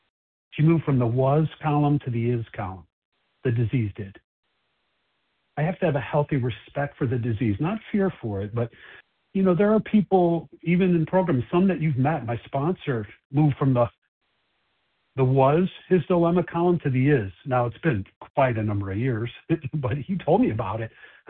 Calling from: Chicago, Illinois, United States; I'm calling from Chicago, and I will be the host for the presentation today.

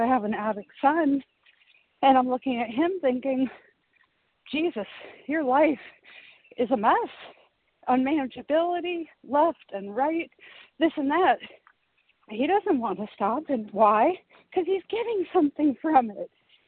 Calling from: Georgia, United States; gratefully recovered in Georgia.

